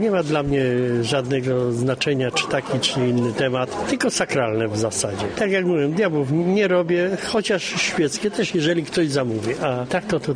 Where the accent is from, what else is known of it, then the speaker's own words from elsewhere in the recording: Kutno, Łódź Voivodeship, Poland; To znaczy, my z Kutna należeliśmy, zaczynaliśmy też w muzeum